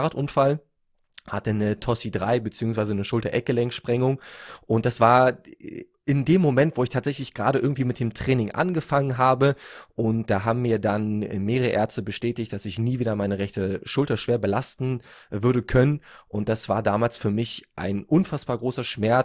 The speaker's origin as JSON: {"language": "German", "region": "Berlin", "country": "Germany", "said": "Ich komme aus Berlin. Ich bin 28 Jahre alt jetzt."}